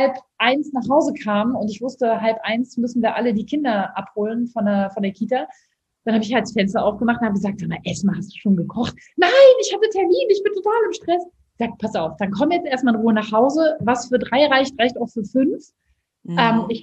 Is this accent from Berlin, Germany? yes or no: yes; Berlin, Germany; ich bin in Berlin aufgewachsen